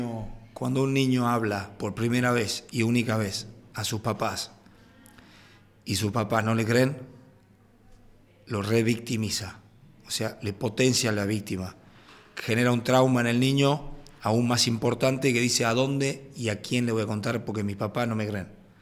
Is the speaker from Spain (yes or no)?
no; Argentina; Como sociedad, como argentino, nosotros en la primera consigna que damos en el afiche es evitar de dar el beso a los chicos cuando llegan al club.